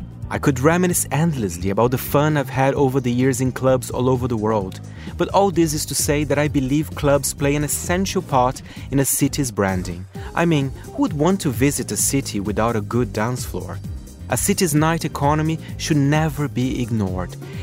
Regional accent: São Paulo, Brazil; one of the first clubs I ever went to, A Louca, in my hometown of São Paulo.

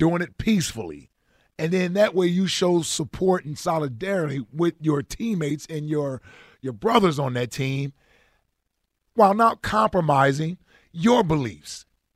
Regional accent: Cincinnati, Ohio, United States; And I got to tell you, I grew up in Cincinnati, you know, inner city, and I had my struggles growing up.

